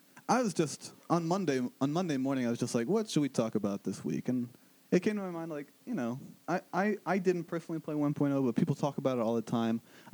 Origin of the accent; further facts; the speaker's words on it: Cincinnati, Ohio, United States; from Cincinnati.